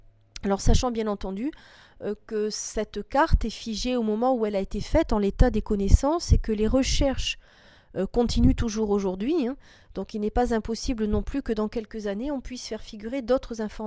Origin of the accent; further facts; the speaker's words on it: Occitanie, France; ça se passe très mal dans certaines régions comme chez nous en Occitanie